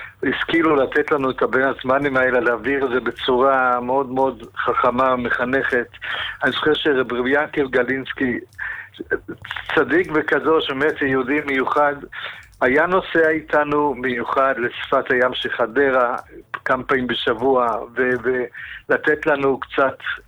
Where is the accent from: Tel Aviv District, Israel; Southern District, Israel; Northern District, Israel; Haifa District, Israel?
Haifa District, Israel; Hadera; also born or lived in Italy; גדלתי בחדרה. נולדתי באיטליה במחנות העקורים, מיד אחרי השואה.